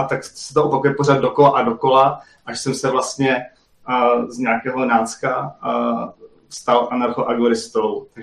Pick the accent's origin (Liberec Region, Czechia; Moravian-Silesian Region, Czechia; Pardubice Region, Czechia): Moravian-Silesian Region, Czechia; Ostrava; moved away as an adult; now in Prague, Czechia; původně pocházím z Ostravy, a řekl bych z vyloučené lokality v Ostravě. No a tam jsem žil, vystudoval. A po vysoké škole jsem se přesunul do Prahy, kde teďka žiju.